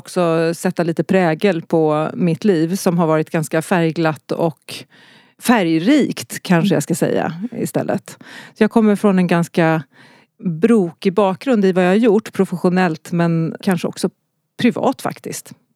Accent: Gävle, Gävleborg County, Sweden; born there; also born or lived in Skövde; Jag är född i Gävle. Mm. Och sen så bodde jag ett par år i Skövde.

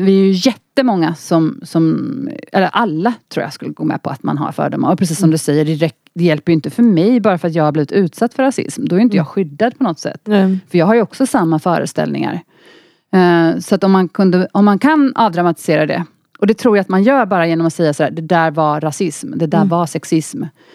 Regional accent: Västra Götaland County, Sweden; also born or lived in Iran; jag har vuxit upp i Bildal eller Kullavik där jag bor.

